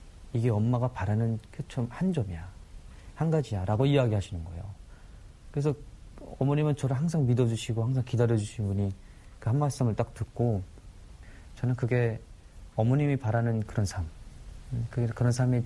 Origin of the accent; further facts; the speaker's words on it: North Korea; born there; 그때부터는 이제 나는 왜 북한에서 태어났을까? 이런 생각을 많이 하게 되고.